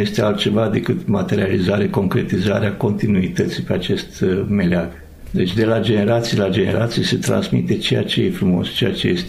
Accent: Romania; Pentru că noi suntem români de aceea că ne-am născut aici, în țara asta. Și vom rămâne români atât timp cât vom avea țara asta.

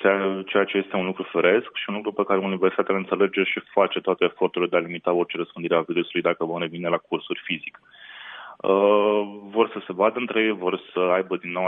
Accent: Pașcani, Iași County, Romania; Eu sunt din Pașcani.

